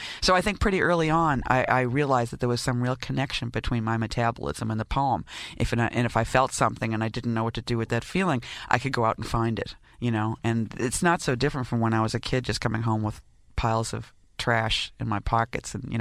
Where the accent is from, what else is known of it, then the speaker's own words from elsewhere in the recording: New York, United States; And as a New Yorker who was used to, like, the sky being this kind of funnel, like this crack between buildings that I had watched shift and change for 25 years then